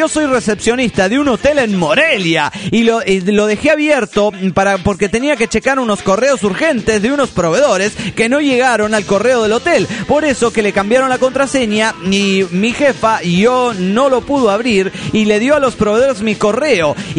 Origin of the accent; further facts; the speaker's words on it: Formosa, Argentina; now in Dallas, United States; Yo soy originario de Formosa, norte de Argentina, y por allá hay mucho de estos olorientos animalitos.